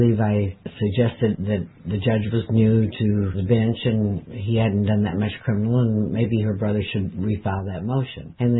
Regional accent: Kansas City, Missouri, United States; also born or lived in Springfield, Missouri; Well, I'm basically from Springfield, Missouri, but I moved up here when I was young and chose not to live in that town. So actually, Kansas City is my hometown.

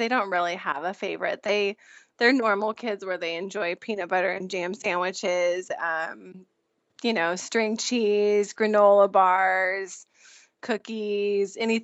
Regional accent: Washington, United States; Well, I grew up in Eastern Washington. We lived on 11 acres by the river.

